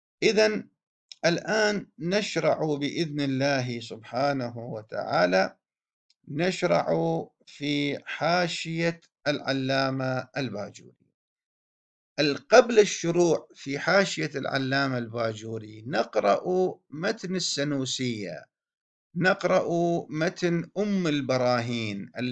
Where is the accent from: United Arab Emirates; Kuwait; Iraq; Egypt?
Iraq; يعني عندنا في العراق